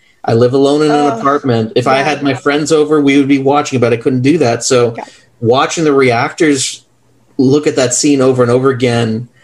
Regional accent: Canada; Now, I was raised, kind of, you know, my family's from the West Indies, from Trinidad, and growing up in Canada, we were raised, you know, in a Presbyterian church, right? Like the Christian mindset.

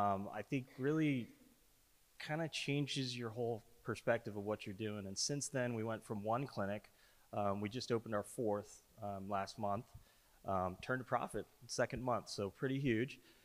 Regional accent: Los Gatos, California, United States; I'm from Los Gatos, California, so we have a practice out there.

